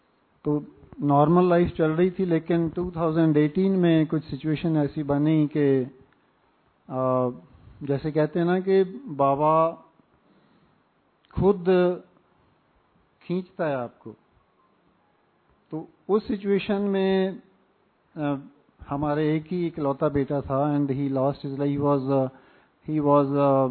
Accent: Punjab, India; मैं बेसिकली पंजाब से हूँ।

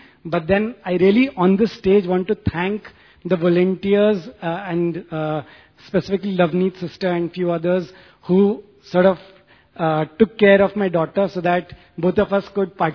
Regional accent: Delhi, India; English is a second language; and I'm from Delhi.

